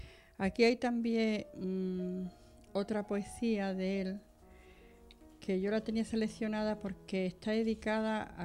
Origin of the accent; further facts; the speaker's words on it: Cádiz, Andalusia, Spain; La verdad es que yo en mi tierra, en Cádiz